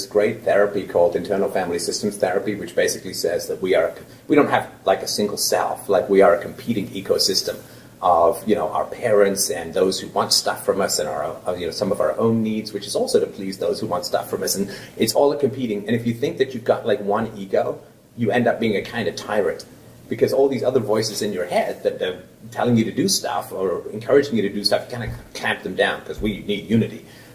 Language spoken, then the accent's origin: English; England, United Kingdom; I grew up in England.